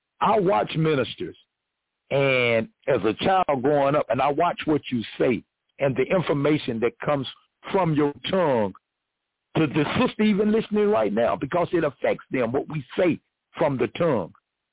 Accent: United States; You know, growing up in America and the Baptist church setting, I'm going to say something to you.

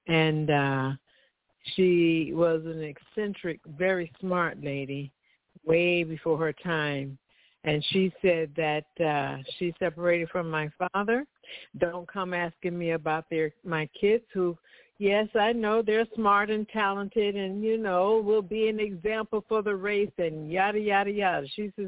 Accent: Americus, Georgia, United States; I'm originally from Americus, Georgia. And yes, that's a little town about 37 miles from Albany, Georgia, north of Albany.

